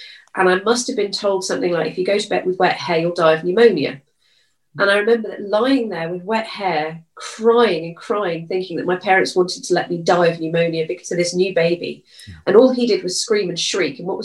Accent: Bristol, South West England, United Kingdom; born there; I was born in Bristol

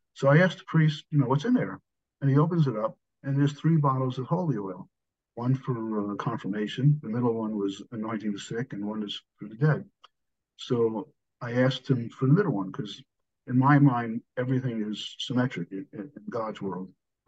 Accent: New York City, New York, United States; being a Pullman fellow, growing up in New York City

